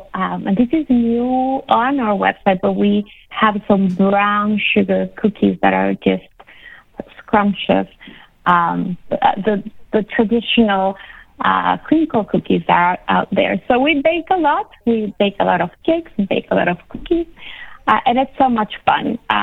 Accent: El Salvador; I'm originally from El Salvador. I come from a family of bakers.

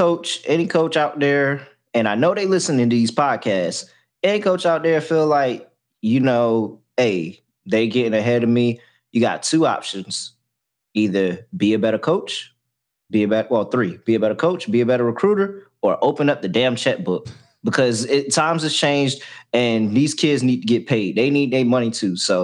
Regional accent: Miami, Florida, United States; I'm from Miami. My family lives in Miami. I'm going to I'm staying in Miami.

